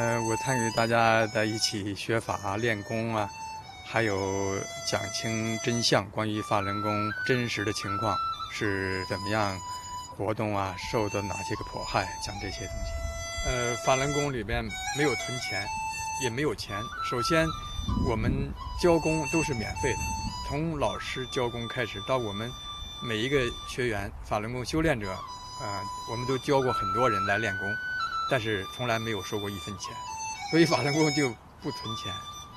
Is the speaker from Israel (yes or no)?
yes; Israel; 我来自以色列，我在以色列生活工作。